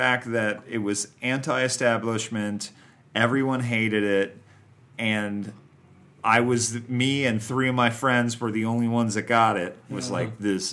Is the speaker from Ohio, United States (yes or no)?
yes; Cincinnati, Ohio, United States; I grew up in suburban Ohio. I grew up in Cincinnati.